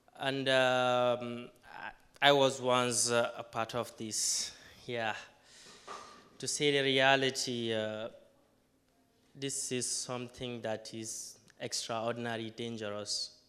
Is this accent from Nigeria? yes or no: yes; Nigeria; now in Italy; I am a Nigerian, but I stay in Italy.